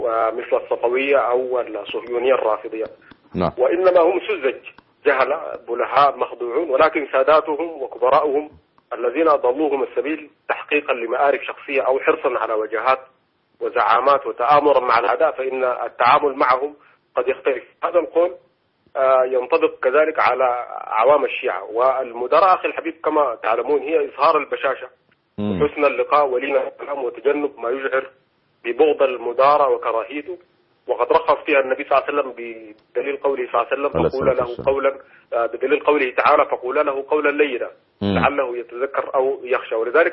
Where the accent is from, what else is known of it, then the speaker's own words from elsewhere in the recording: Sudan; خاصه عندنا في السودان